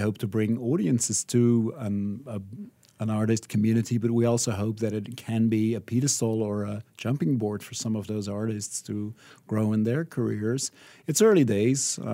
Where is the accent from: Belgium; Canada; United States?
Belgium; also born or lived in Australia / Netherlands / France / United Kingdom; I hail from Belgium. I had a bit of an international career so far. Worked in Sydney, Australia, in the Netherlands, in Belgium and France. I studied in the UK